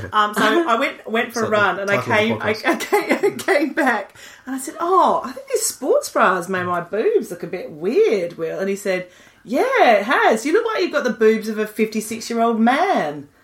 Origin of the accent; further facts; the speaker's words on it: Australia; I grew up in Australia.